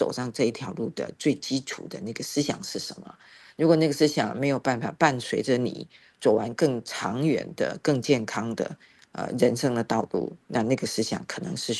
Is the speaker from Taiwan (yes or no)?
yes; Taiwan; also born or lived in United States; 放弃美国非常优渥的这个生活条件回到台湾来贡献这个养我长大的地方